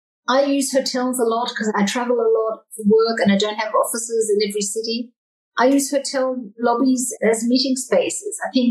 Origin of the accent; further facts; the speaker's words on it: Australia; Australia is really sort of at the top of the game. And I find it inspiring to see what's happening in my hometown when I'm there.